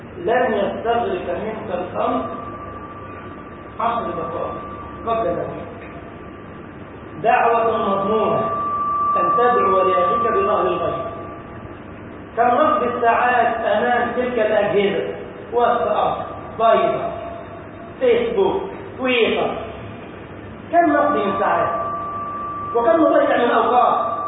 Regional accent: Egypt; اللهم احفظ بلدنا مصر يا رب العالمين.

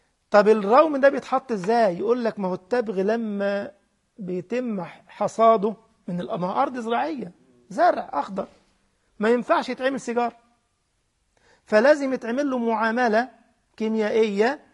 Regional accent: Egypt; هو عندنا في مصر، مش عارف بقى في تونس عندكم زي ولا لا، وفي المغرب عندكم؟

